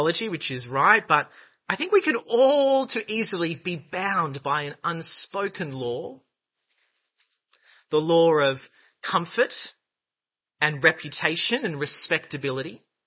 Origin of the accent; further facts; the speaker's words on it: Australia; And I said, I am from Australia. No one cares.